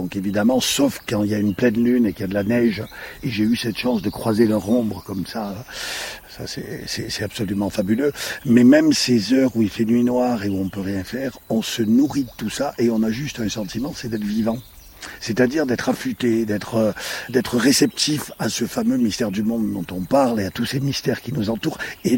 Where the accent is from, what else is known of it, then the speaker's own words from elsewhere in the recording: France; quelques endroits chez nous, en France, sont encore comme ça, préservés